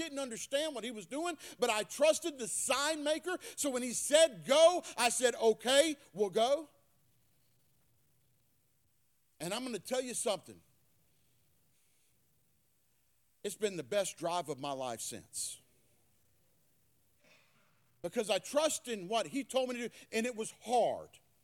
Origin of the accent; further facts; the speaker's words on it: Myrtle Beach, South Carolina, United States; Well, I grew up in South Carolina. I grew up in Myrtle Beach. Now, I know all the ways around town.